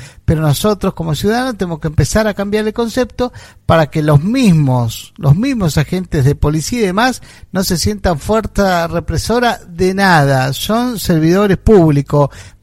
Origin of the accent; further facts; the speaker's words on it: Argentina; no puedo estar yo como ciudadano argentino pagando impuestos